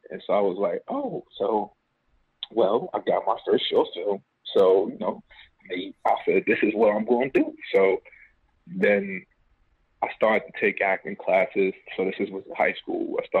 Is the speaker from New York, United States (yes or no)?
yes; New York City, New York, United States; Man, you know, I'm being from the South Bronx